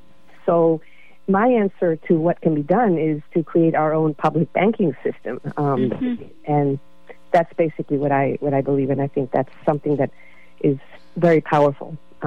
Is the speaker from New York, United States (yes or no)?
yes; New York City, New York, United States; born there; now in San Francisco, United States; I was born in 61 in New York City, and my mother was a community activist and had a daycare center